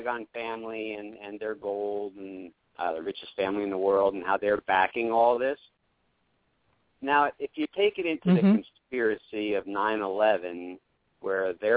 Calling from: Phoenix, Arizona, United States; in Phoenix.

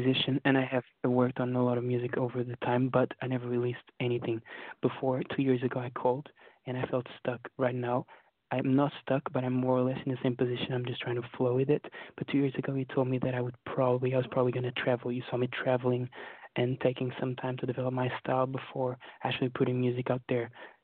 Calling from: London, United Kingdom; from London.

